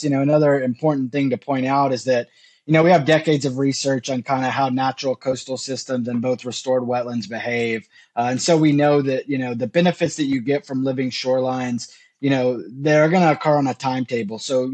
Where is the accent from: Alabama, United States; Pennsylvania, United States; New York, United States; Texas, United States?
Texas, United States; Bolivar; So growing up in Bolivar, you know, you're right on the front line when it comes to hurricanes.